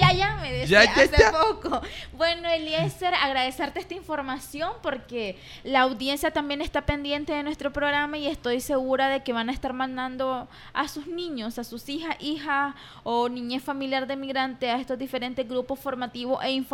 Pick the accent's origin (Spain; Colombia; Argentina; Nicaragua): Nicaragua; la dinámica migratoria que estamos viviendo como personas nicaragüenses